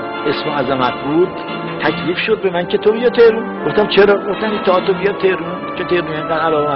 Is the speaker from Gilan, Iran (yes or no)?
no; Isfahan, Iran; بنده در این شهر به دنیا اومدم، تو این شهر با مردم زندگی کردم و تو این شهرم باید دار فانی را ودا بگویم. بنابراین من از اصفهان بیرون برو نیستم.